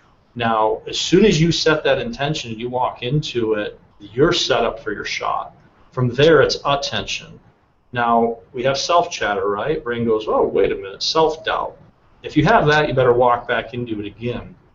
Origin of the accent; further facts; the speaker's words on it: Midwest, United States; I'm from the Midwest, so I actually prefer trees, believe it or not.